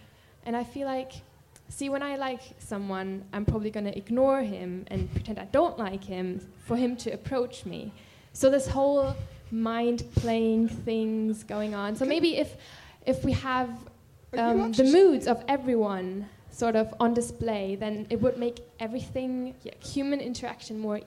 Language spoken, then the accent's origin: English; Germany; I'm from Germany.